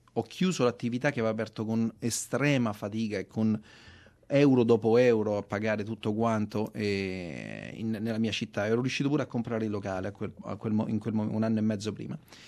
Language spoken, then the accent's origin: Italian; Guidonia, Lazio, Italy; also born or lived in Rome; now in Australia; Io ho 45 anni. Sono nato a Roma e vengo da Guidonia, che è una piccola città vicino Roma, e ho speso tutta la vita qui in Australia e lì a Roma, diciamo a Guidonia, come orafo.